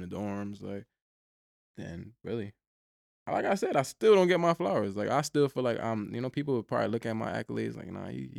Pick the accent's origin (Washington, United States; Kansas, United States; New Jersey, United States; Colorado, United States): New Jersey, United States; Camden; I'm like, yo, bro, I'm from Jersey. Like, what part? I'm like, Camden.